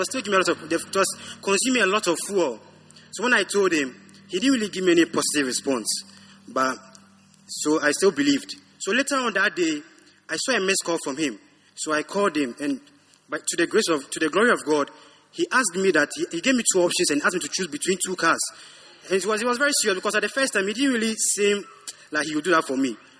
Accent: Lagos, Nigeria; I'm a film star and I'm from Lagos.

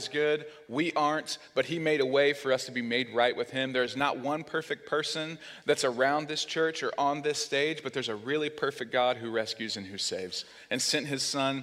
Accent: Oklahoma, United States; So I grew up in Oklahoma, but I loved lighthouses as a kid.

